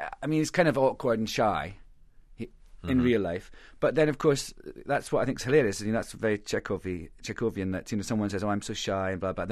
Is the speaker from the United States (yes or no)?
no; Scotland, United Kingdom; being Scottish